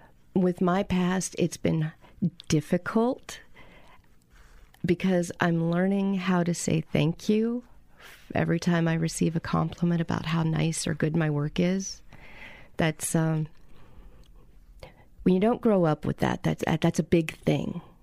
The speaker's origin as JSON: {"language": "English", "town": "Shreveport", "region": "Louisiana", "country": "United States", "tie": "born there", "said": "Well, I was born in Shreveport, Louisiana. I've lived all over the U.S."}